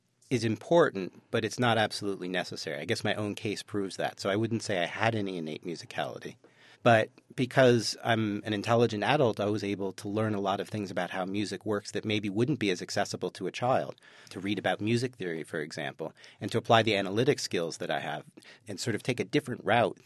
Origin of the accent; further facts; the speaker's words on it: Baltimore, Maryland, United States; And I went to my hometown in Baltimore.